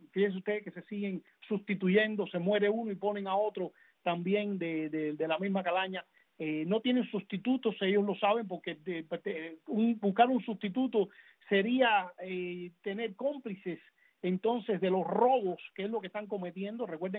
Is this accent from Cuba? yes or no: yes; Cuba; nosotros como cubanos no podemos seguir viviendo con esta cosa loca.